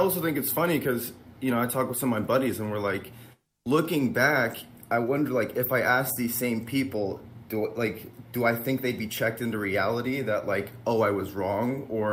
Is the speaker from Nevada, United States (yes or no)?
yes; Las Vegas, Nevada, United States; also born or lived in New Jersey; So I just moved. I grew up in Vegas. I went to school at Georgetown University. I moved to New Jersey and have been working there ever since. And then I just recently moved back to Las Vegas.